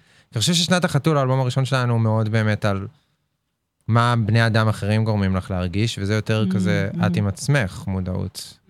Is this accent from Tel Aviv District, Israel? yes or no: no; Nes Ziona, Central District, Israel; כולנו מנס ציונה.